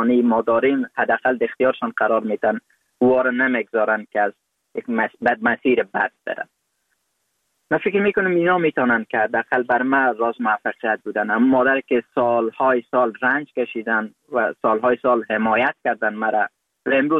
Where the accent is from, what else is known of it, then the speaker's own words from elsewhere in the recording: Afghanistan; افغانستان که حداقل من در فضا رشد کردم، بزرگ شدم، پنتون خواندم، ماستری گرفتم